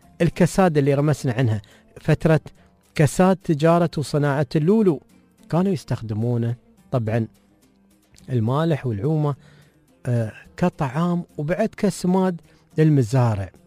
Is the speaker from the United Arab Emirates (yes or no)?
yes; Dubai, United Arab Emirates